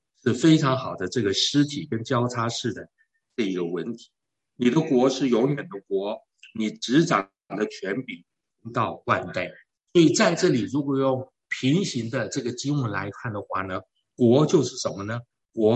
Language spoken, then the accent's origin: Chinese; Taiwan; 或者我们从台湾来